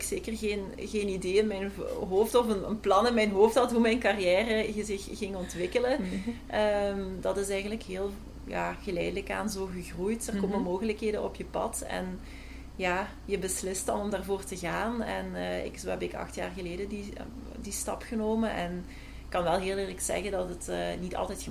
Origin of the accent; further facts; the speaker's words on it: Dilsen-Stokkem, Flanders, Belgium; Ik ben bijna 35 ondertussen, 29 oktober. Ik ben hier opgegroeid, vlakbij Maasmechelen in Deelse Stokkum.